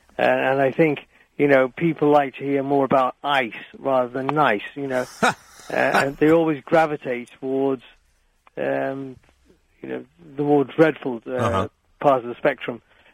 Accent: Australia; moved away; lived quite a few years as a kid growing up in Australia. You know, we emigrated to Australia, came back

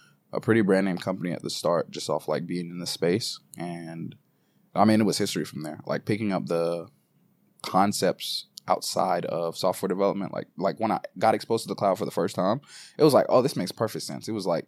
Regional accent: St. Thomas, U.S. Virgin Islands; So they're both from Dominica, and then I'm from St. Thomas specifically in the Virgin Islands.

